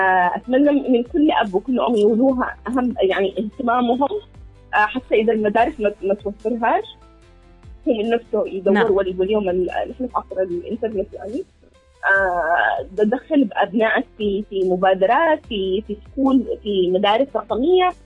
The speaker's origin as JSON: {"language": "Arabic", "country": "Yemen", "said": "عندنا كيمنيين عموما وكنساء يمنيات"}